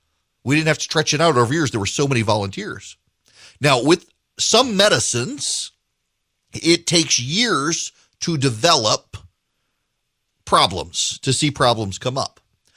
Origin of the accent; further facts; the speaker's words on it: Dubai, United Arab Emirates; When I was a kid, I grew up in Dubai.